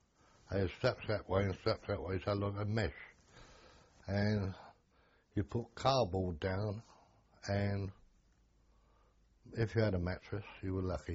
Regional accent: Portsea, South East England, United Kingdom; born there; I was born in Portsea, Hampshire.

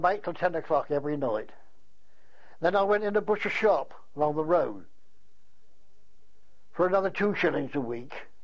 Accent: New Haven, United Kingdom; well, I was born in New Haven on the 27th of July, 1900. And I went to school in New Haven up till I was 13.

